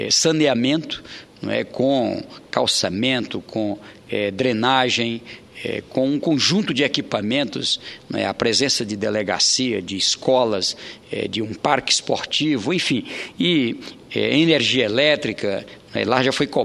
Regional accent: Oeiras, Piauí, Brazil; mudou a capital da minha cidade natal, Oeiras, para Teresina

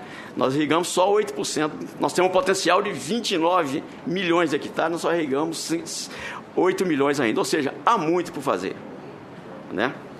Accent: Viçosa, Minas Gerais, Brazil; eu também sou de Minas, sou de Viçosa, Minas também, né?

